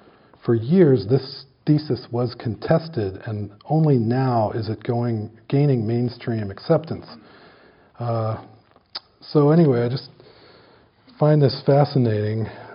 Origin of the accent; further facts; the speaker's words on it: Virginia, United States; I grew up in Virginia, and there was a place called Goshen Pass that I loved